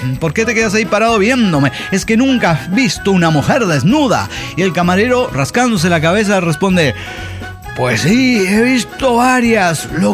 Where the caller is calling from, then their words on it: San Luis Potosí, Mexico; de San Luis Potosí.